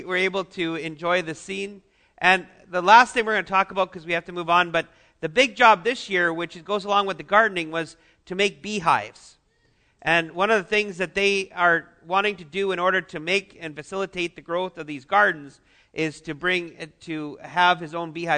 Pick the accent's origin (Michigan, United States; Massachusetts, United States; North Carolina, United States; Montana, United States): Michigan, United States; But we're still from Michigan.